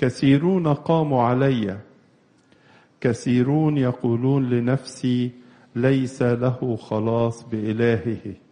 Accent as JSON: {"language": "Arabic", "country": "Egypt", "said": "لازم نعرف إن أثمن ما نملكه كمصريين كلنا مسيحيين ومسلمين هو وحدتنا الوطنية على أرض الوطن"}